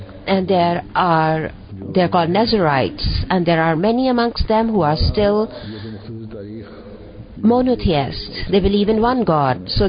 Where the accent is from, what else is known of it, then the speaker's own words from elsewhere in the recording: Pakistan; And I said, I'm Pakistani.